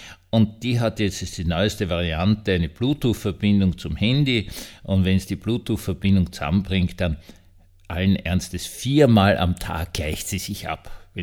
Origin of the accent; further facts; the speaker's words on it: Vienna, Austria; als Wiener, der in Wien aufgewachsen ist